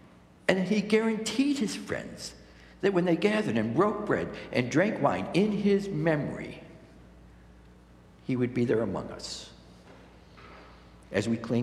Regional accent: Chicago, Illinois, United States; I'm from Chicago. We got nice things in Chicago.

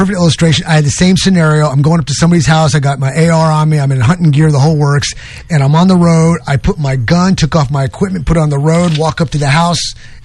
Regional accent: New York, United States; No, this is New York. I'm from New York, okay? Where I lived on my street, you had machine gun fire, you had prostitution rings, you had crack houses, the whole works, okay?

